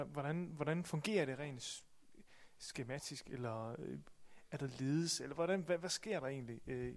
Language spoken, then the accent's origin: Danish; Thisted, North Denmark Region, Denmark; jeg kommer fra Tisted.